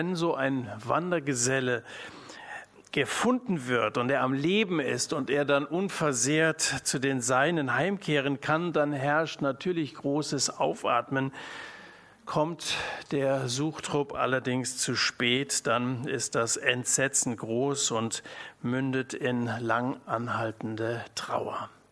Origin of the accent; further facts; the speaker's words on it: Hesse, Germany; Ich komme aus Hessen, jetzt sind wir im Ländle.